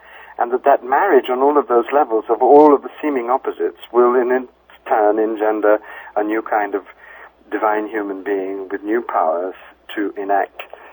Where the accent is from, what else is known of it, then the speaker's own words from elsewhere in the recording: South India, India; born there; I was born in South India, and I've had deep initiations in Hinduism and Buddhism.